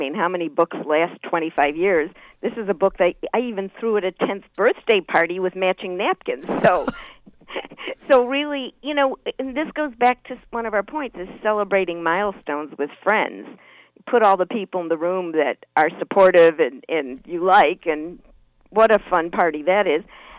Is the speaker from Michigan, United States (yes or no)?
no; Chicago, Illinois, United States; First, growing up in Chicago, where working a room was, I think, after Mama and Papa, that was the, no, I didn't really learn that right away.